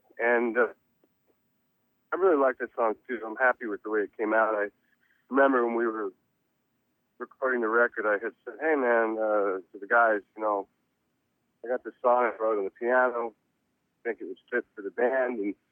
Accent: Reading, Pennsylvania, United States; born there; I was born in Reading, Pennsylvania

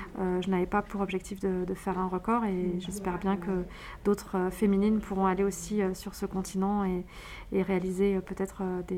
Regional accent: France; parce qu'on est habitué au blanc chez nous en France, mais on est plutôt habitué à la verticalité.

